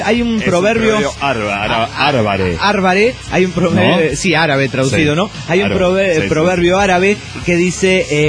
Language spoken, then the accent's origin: Spanish; Cali, Valle del Cauca, Colombia; de Cali, Colombia.